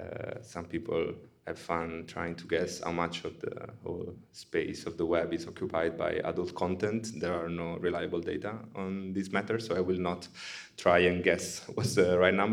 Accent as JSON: {"language": "English", "town": "Naples", "region": "Campania", "country": "Italy", "tie": "born or raised there", "said": "close to my hometown, Napoli, so I'm always very happy to show it around."}